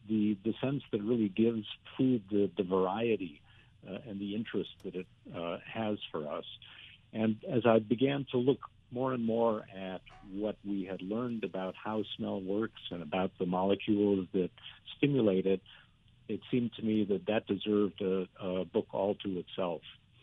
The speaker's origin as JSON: {"language": "English", "town": "Chicago", "region": "Illinois", "country": "United States", "tie": "born or raised there", "said": "Well, yeah, so I went to Caltech as an undergraduate in Pasadena. I grew up in Chicago"}